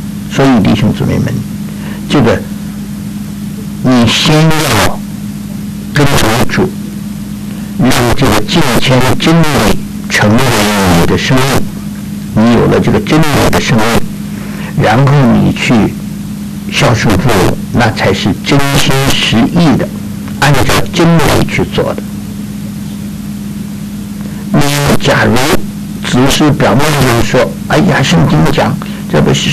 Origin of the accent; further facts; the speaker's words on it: Tangshan, Hebei, China; 在我们家乡就唐山那一带